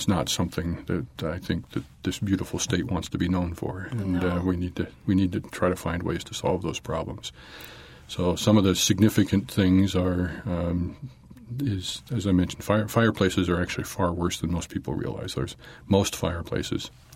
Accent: Jackson, Wyoming, United States; born there; I was born in Jackson, Wyoming, but this is as fine a place as any place you could live.

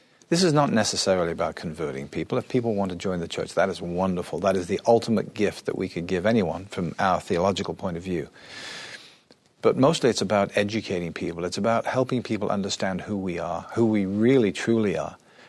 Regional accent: Liverpool, North West England, United Kingdom; I grew up in Liverpool, England, and that's where I was first exposed to the church.

